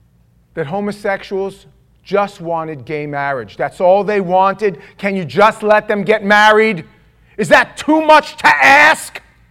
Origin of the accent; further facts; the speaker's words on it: New York, United States; I grew up in New York, and they used to have this thing in the 70s and 80s